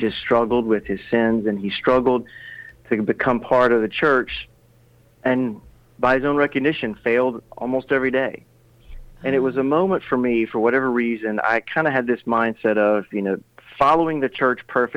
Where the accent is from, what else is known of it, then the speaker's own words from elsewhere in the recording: Baton Rouge, Louisiana, United States; now in Mandeville, United States; my wife and I had just had our second child, and we're from Baton Rouge. We're both okay. from Baton Rouge. And we moved to Mandeville. I took a job in downtown New Orleans.